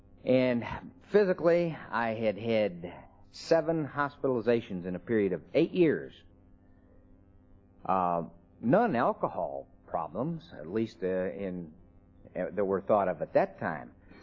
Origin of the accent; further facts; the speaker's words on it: Michigan, United States; also born or lived in Lexington; Did the usual things growing up in Michigan, went to the University of Michigan through undergraduate school, medical school, and residency